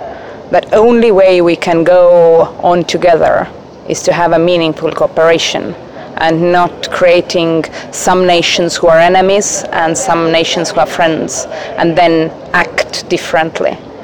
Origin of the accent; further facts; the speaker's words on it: Estonia; English is a second language; I come from Estonia.